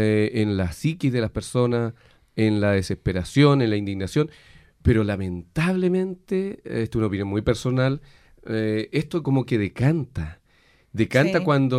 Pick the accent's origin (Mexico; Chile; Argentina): Chile; Temuco, Araucanía; Por ejemplo, yo vengo de Temuco, yo estoy seguro que si esto hubiese pasado en Temuco al primer día, ya las calles llenas, etcétera.